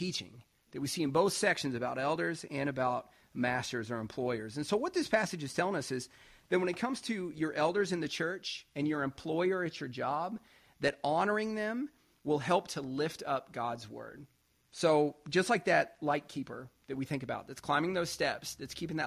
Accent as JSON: {"language": "English", "region": "the South", "country": "United States", "said": "And again, being a Southerner, we don't think about lighthouses much"}